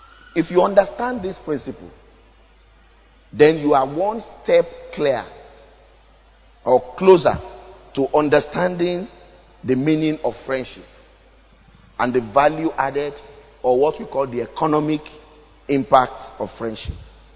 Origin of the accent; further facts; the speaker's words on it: Ilesa, Osun, Nigeria; He's from Ekiti. I'm from Elisha.